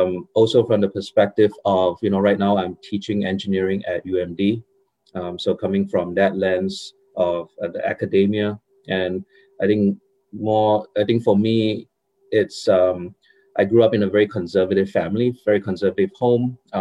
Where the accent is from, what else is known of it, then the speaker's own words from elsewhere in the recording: Singapore; moved away as an adult; I grew up in Singapore I spent my all my years, the first 20 something years in Singapore